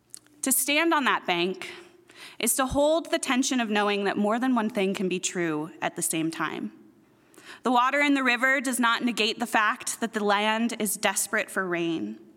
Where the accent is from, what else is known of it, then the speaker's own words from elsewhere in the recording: Wenatchee, Washington, United States; Located on the eastern side of the Cascades and technically caught in the mountain's rain shadow, my hometown of Wenatchee has a climate categorized just below a desert as a semi-arid shrub steppe